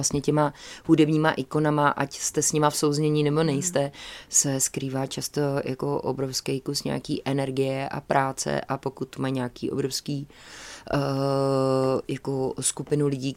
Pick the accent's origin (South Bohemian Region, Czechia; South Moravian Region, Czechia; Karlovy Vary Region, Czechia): Karlovy Vary Region, Czechia; Karlovy Vary; my jsme z Karlových Varů a měli jsme takový krásný byt, trojpokojovej